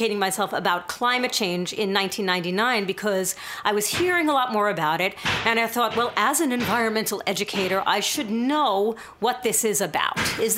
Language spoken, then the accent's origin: English; New York, United States; Even growing up in New York, which is really weird.